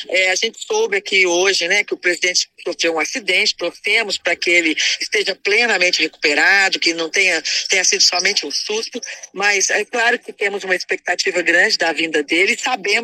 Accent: Brazil; Afinal de contas, como brasileiros, a gente se relaciona com esses espaços naturais.

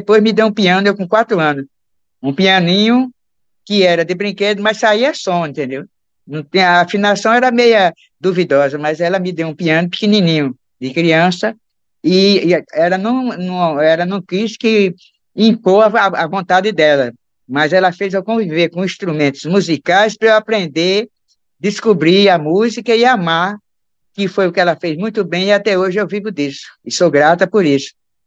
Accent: Pernambuco, Brazil; Eu vim do interior de Pernambuco, completamente, entendeu?

